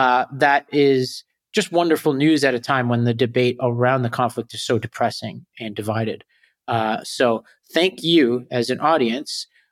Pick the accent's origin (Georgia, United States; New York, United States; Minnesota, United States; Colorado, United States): New York, United States; Brooklyn; born there; I was born in Brooklyn, still a Knicks fan. I live next door to the Nets facility, still a Knicks fan.